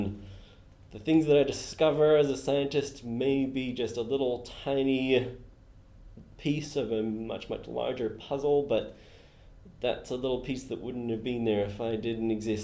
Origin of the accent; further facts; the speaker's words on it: Northern Ireland, United Kingdom; born there; I was born in Northern Ireland. 1984.